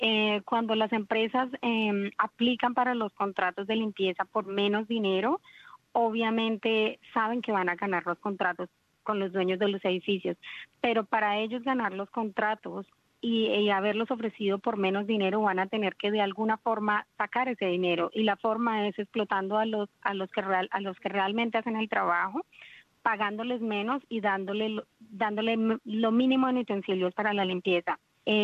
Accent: Colombia; Vienen de países como el país de donde yo vengo, Colombia, donde los derechos laborales son violados día a día y nada pasa.

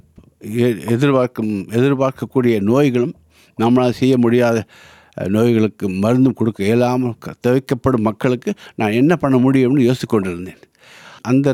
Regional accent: Ooty, Tamil Nadu, India; moved away as an adult; now in Australia; நான் பிறந்து வளர்ந்ததெல்லாம் ஊட்டியில், என் இந்தியாவில் தான் பிறந்து வளர்ந்ததெல்லாம். ஆனால் இங்கே வந்து 40 வருடம் ஆகிவிட்டது. அதனால் ஆஸ்திரேலியா தான் என்னுடைய சொந்தமான வீடும் நாடும் என்று நான் நினைக்கின்றேன்.

